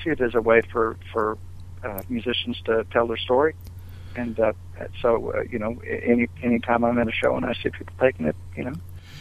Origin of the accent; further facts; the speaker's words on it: Missouri, United States; you know, I'm from Missouri originally, and they asked me to go play that Missouri show, and so I've got a bunch of relatives coming up from the Ozarks, which is very cool.